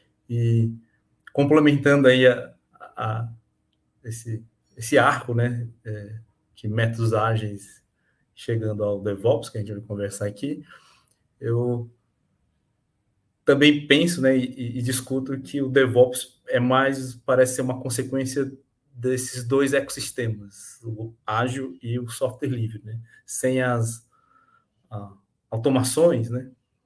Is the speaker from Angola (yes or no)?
no; Rio Grande do Norte, Brazil; É, posso complementar, assim, né, que eu sou do Rio Grande do Norte.